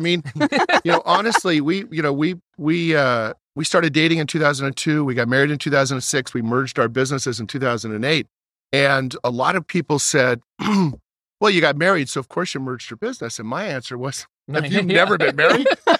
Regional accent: Napa, California, United States; Where I grew up in Napa and Channel 2, KTVU Channel 2.

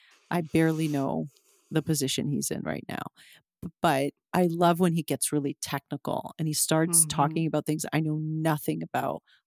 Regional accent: Canada; I'm Canadian

